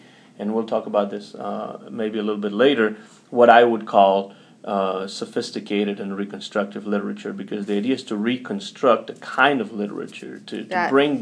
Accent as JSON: {"language": "English", "town": "Vigo", "region": "Galicia", "country": "Spain", "tie": "born or raised there", "second_language": "English", "said": "Now, Faro de Vigo is the newspaper from my hometown, from Vigo."}